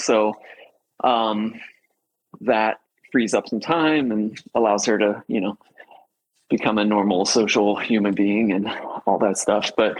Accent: Florida, United States; also born or lived in Ohio; I am, I was born in Ohio, but I grew up in Florida. And as soon as I could get out of Florida, I did.

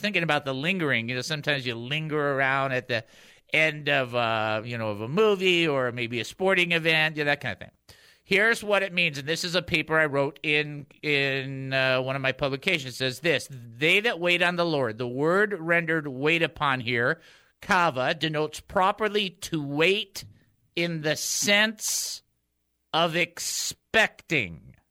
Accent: Detroit, Michigan, United States; Keep in mind, I'm from the Detroit area.

